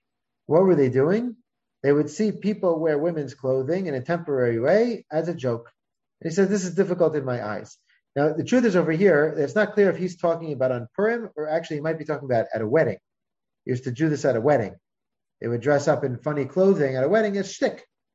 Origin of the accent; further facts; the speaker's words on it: United States; accent: American; it wasn't my American accent that was messing up